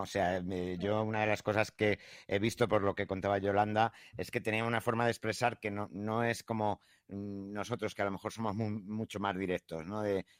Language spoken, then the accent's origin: Spanish; Spain; accent: peninsular Spanish; los que tenemos el acento peninsular español